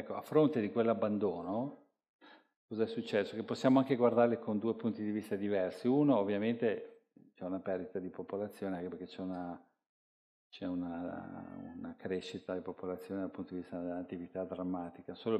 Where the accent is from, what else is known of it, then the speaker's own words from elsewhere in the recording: Palermo, Sicily, Italy; Sicilia è un posto meraviglioso, io sono palermitano.